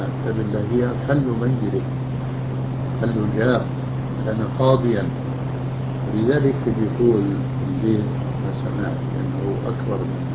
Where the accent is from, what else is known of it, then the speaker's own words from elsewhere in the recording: Syria; now in Jordan; ولهذا السبب أنا هاجرت من سوريا إلى الأردن.